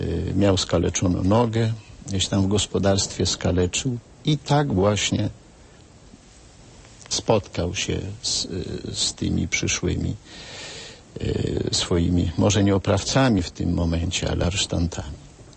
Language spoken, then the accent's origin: Polish; Podlaskie Voivodeship, Poland; Moje to świadectwo dotyczy drugiego powiatu, augustowskiego, bo tam są moje rodzinne strony.